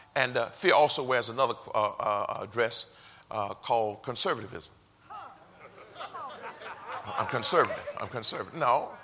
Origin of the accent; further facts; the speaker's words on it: Houston, Texas, United States; I'm from Fifth Ward.